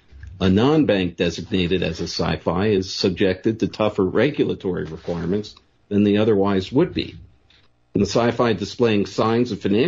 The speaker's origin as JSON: {"language": "English", "region": "Pennsylvania", "country": "United States", "said": "Senator Pat Toomey of my home state of Pennsylvania"}